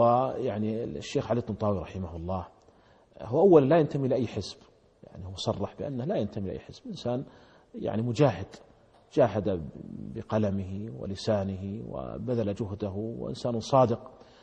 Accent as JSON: {"language": "Arabic", "country": "Saudi Arabia", "said": "عندنا في المملكة العربية السعودية"}